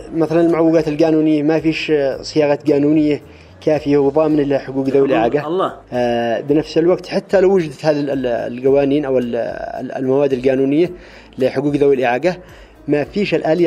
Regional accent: Yarim, Ibb, Yemen; من أبناء محافظة إب يريم.

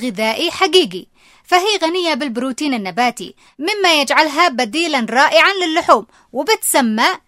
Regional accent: Yemen; عندنا في اليمن

